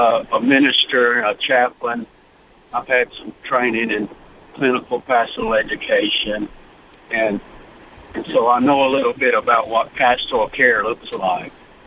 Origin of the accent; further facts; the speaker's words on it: Glasgow, Scotland, United Kingdom; from Glasgow.